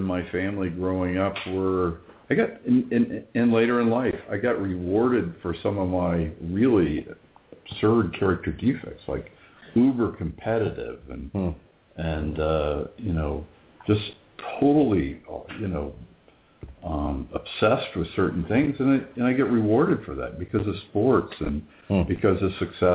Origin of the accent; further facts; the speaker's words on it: Indiana, United States; I grew up in Indiana, and it's a lot smaller now